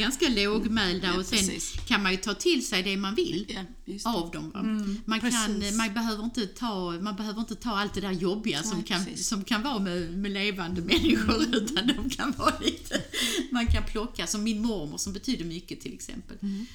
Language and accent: Swedish; Svinaberga, Skåne, Sweden; Jag är uppvuxen uppe i Svinaberga på en fruktodling, och jag var väldigt mycket ensam som barn